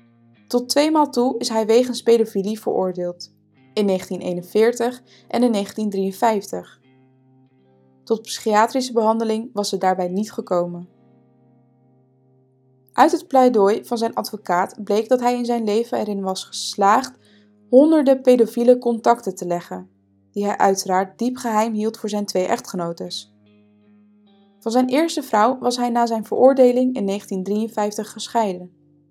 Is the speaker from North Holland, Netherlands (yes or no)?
yes; Amsterdam, North Holland, Netherlands; Ik ben zelf opgegroeid in Amsterdam-Noord, op 10 minuten loopafstand van het sportpark Elsenhagen.